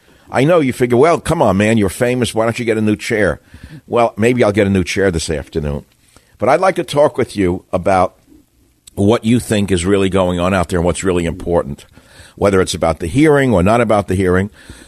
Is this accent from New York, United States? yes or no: yes; New York, United States; I grew up in New York. I know the type.